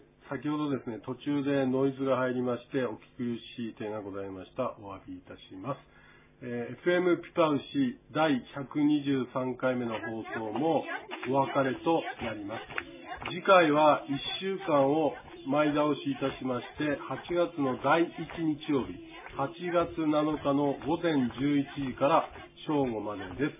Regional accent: Nibutani, Hokkaido, Japan; also born or lived in Tokyo; この二部隊で生まれ育って、まあ東京に10年くらい住んでましたけど、やっぱり山だよね。山見て落ち着くっていう感じなんですよ。

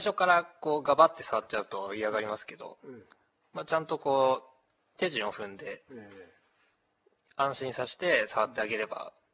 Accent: Tokyo, Japan; also born or lived in Aichi; 愛知県生まれで東京育ちです。

